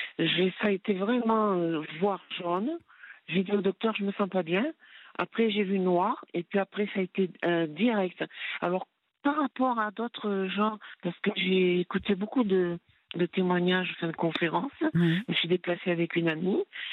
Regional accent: Provence-Alpes-Côte d'Azur, France; accent: southern; Bon, moi, j'ai un accent, je suis du sud, enfin du Vaucluse, voilà.

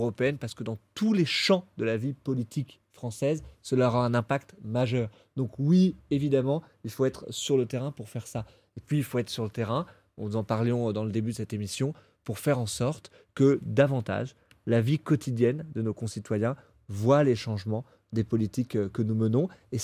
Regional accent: Paris, Île-de-France, France; Je suis parisien, comme tous, amoureux de cette cathédrale.

